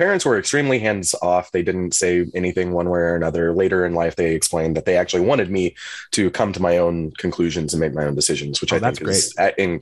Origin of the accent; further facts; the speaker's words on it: Virginia, United States; now in Brooklyn, United States; I grew up in Virginia. Yeah. In kind of the peninsula area, like Newport News, Yorktown, Williamsburg.